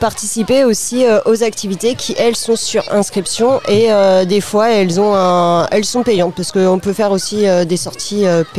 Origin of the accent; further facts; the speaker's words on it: Maillé, France; moi, je viens du secteur de Maillé, donc c'est essentiellement des jeunes de Maillé.